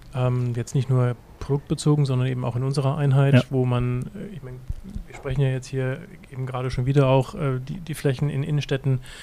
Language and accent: German; Erlangen, Bavaria, Germany; also ich kenne es aus meiner Heimatstadt, Erlangen, wo man sich schon sehr intensiv damit beschäftigt.